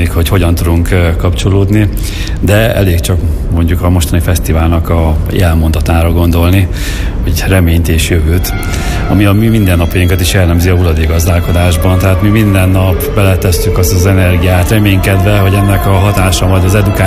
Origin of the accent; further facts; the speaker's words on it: Miskolc, Borsod-Abaúj-Zemplén, Hungary; Így, ha másért nem, azért miskolciként oda kell állnunk mellé